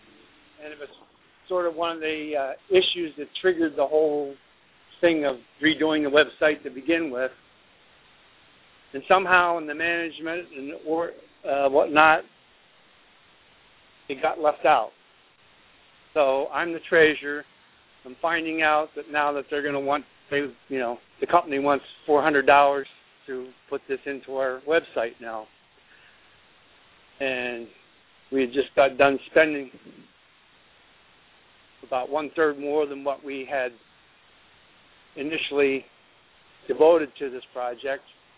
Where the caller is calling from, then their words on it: New York, United States; from Mythica, New York.